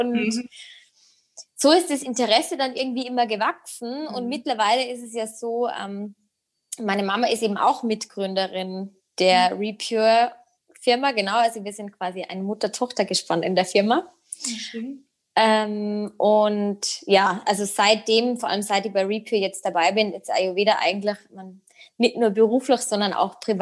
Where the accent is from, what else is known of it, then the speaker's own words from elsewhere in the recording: Tyrol, Austria; now in Salzburg, Austria; Bin Österreicherin, wie man hört, wohne jetzt schon seit 6 Jahren in Salzburg, komme aber ursprünglich aus Tirol, der Dialekt ist geblieben. Und genau, bin 27